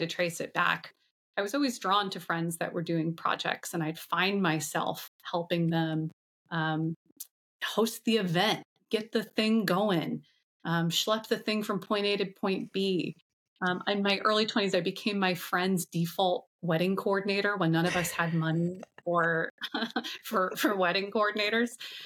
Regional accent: Orlando, Florida, United States; I ended up at a farmer's market locally in my hometown and met a chef who had a farmer's market stand.

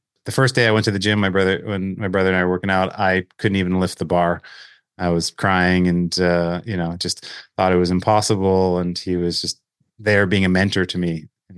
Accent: the Prairies, Canada; I'm a Canadian, born and raised in the prairies of Canada and live in Winnipeg, Manitoba.

